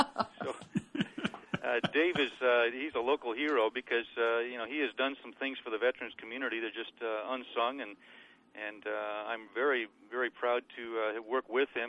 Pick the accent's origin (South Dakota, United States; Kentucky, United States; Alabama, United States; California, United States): California, United States; Anderson; Well, I'm a 73 graduate of Anderson High School, so I'm a local kid.